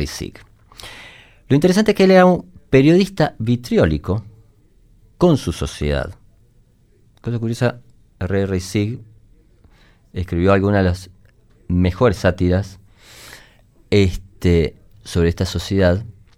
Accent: Uruguay; cuán latinoamericanos somos los uruguayos y cuán hermanados estamos con los bolivianos

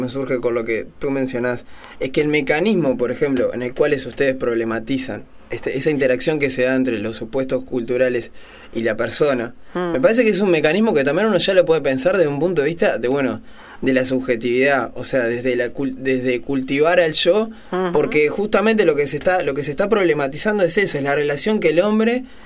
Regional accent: Canelones, Uruguay; yo voy mucho a la Plaza de Deportes, allá en Canelones, en mi pueblo. Cuando éramos pequeños, jugar al fútbol con una chica era impensable

